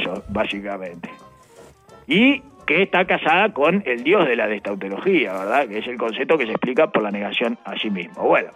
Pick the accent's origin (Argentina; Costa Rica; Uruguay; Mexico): Uruguay; Artigas; resulta que él, claro, como somos de Artigas